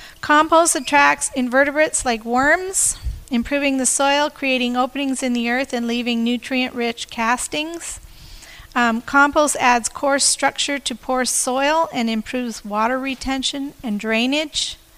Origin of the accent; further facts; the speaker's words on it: Canadian Shield, Canada; I grew up on the Canadian Shield. Didn't have to dig far to get rock.